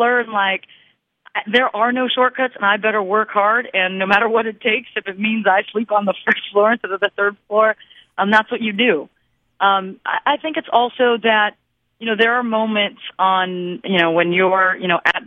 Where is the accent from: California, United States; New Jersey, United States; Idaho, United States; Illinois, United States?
California, United States; Yeah, you know, I was a busy small town girl, playing sports and, you know, doing everything I could in school.